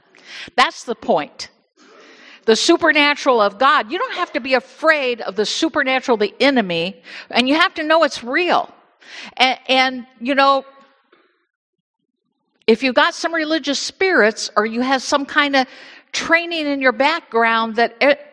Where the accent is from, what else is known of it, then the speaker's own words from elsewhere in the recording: Bible Belt, United States; You know, I grew up not in Michigan. I grew up in the Bible Belt.